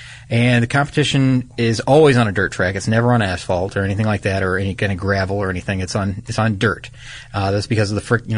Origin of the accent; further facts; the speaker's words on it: Midwest, United States; I have because I grew up in the Midwest.